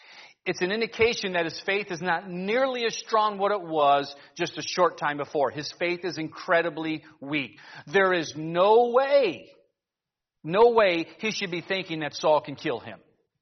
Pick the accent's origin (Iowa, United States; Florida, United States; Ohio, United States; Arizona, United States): Ohio, United States; Cleveland; And again, remember, I'm from Cleveland.